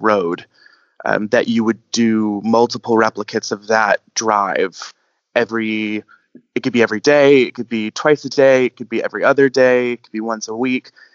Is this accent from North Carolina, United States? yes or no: no; California, United States; I come from Southern California, so we have quite a lot of wildfires there as well.